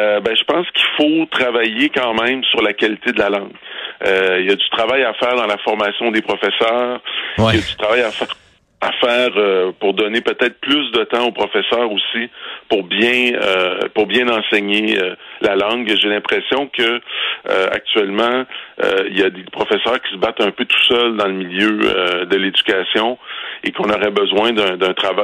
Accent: Quebec, Canada; je viens du centre du Québec

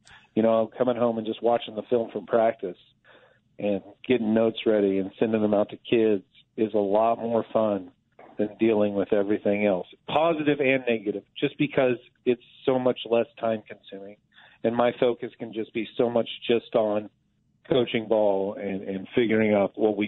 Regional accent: Mulvane, Kansas, United States; I had growing up in Mulvane, I had amazing teachers.

